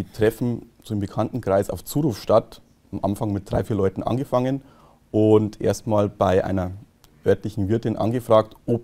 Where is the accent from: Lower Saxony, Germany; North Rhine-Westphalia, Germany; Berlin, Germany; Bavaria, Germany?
Bavaria, Germany; Nandlstadt liegt im Landkreis Freising, das ist hier nördlich von München, in der Nähe vom Münchner Flughafen. Kleiner Ort, mein Heimatort.